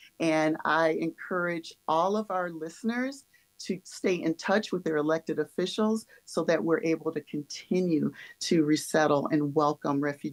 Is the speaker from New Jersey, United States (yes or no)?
no; Wisconsin, United States; we're looking at things through our own lens of being a Wisconsinite or being an American.